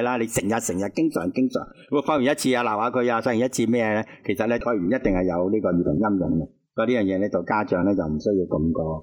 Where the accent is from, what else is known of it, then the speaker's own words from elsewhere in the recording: China; 但系我哋中国人都有讲老当益壮，系咪？